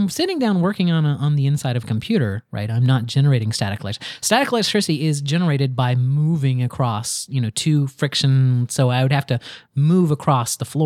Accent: the South, United States; I am from the South. I have lived my entire life in the South

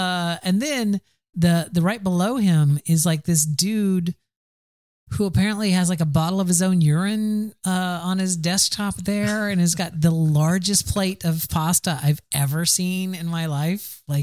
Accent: Florida, United States; I probably say insurance because I'm from the South.

